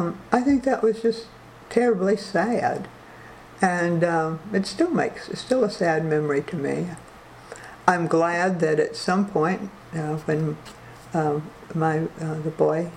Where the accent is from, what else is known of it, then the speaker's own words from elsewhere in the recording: the South, United States; after growing up in the South during the Civil Rights Movement